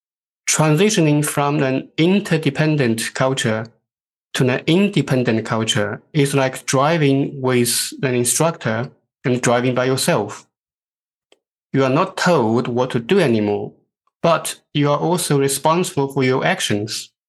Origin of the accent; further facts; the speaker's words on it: China; Growing up in China, my goals and targets were set for me.